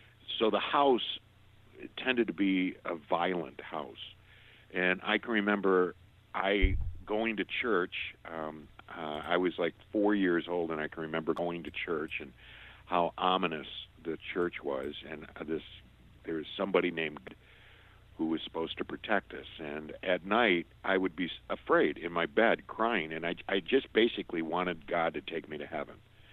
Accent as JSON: {"language": "English", "town": "Detroit", "region": "Michigan", "country": "United States", "tie": "born there", "said": "Oh, I was born outside Detroit, Michigan, and I look back at it."}